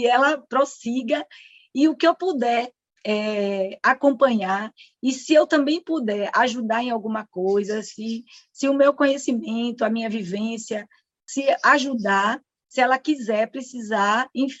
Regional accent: Bahia, Brazil; born there; now in Salvador, Brazil; sou aqui de Salvador, Bahia. Na verdade, nasci no interior da Bahia, mas moro em Salvador tem muito tempo. Tenho 54 anos

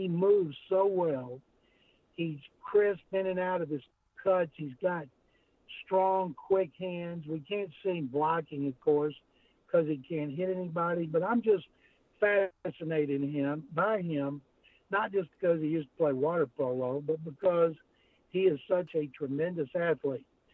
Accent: Waco, Texas, United States; Growing up in Waco

